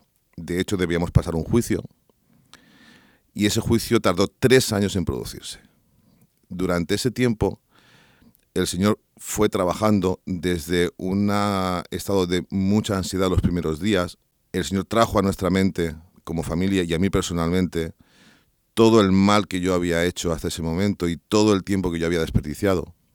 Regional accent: Spain; tengo 44 años de edad, vengo de España, estoy disfrutando de unas plácidas vacaciones aquí en la República Dominicana

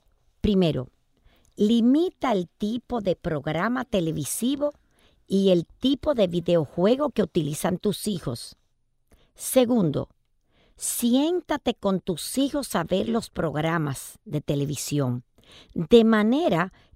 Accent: Dominican Republic; uno de nuestros deportes favoritos como dominicanos

